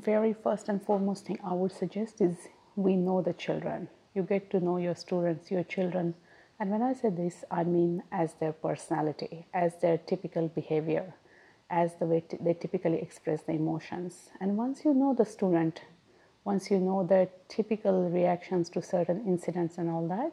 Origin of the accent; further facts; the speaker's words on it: India; English is a second language; Culturally speaking, I'm from India, and that allows me to understand the perspectives of migrants and that differences in the culture